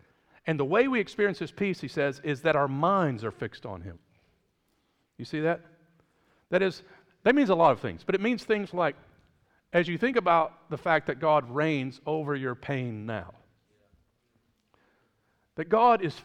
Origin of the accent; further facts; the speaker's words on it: Kentucky, United States; also born or lived in Detroit; Now, I was born in the Motor City in Detroit. I grew up in a very small town in Kentucky.